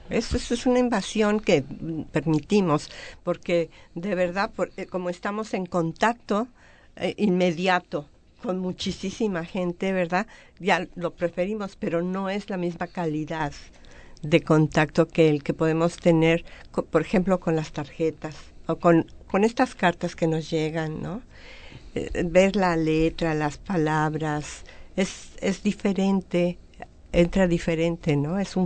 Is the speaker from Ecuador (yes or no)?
no; Mexico; como mexicana puedo decir que la tradición más grande en México por muchos, muchos, muchos años fue el Día de Reyes